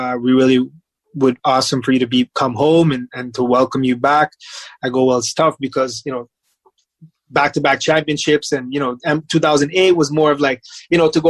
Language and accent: English; Toronto, Ontario, Canada